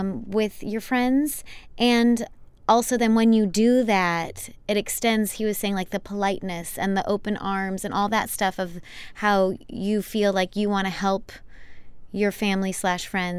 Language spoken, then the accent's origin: English; Michigan, United States; when I was growing up in Michigan. There was a summer stock theater there